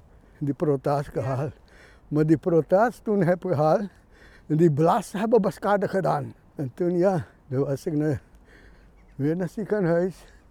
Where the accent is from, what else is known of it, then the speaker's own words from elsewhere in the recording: Suriname; born there; 15 mei 1942 ben ik geboren in Suriname district. Nu ben ik nou, ja, 81